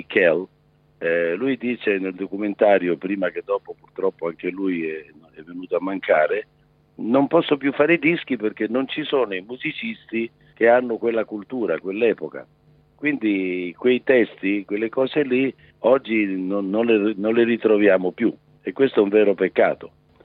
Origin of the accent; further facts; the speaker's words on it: Rome, Lazio, Italy; Io sono romano e ho detto: certo che mi garba.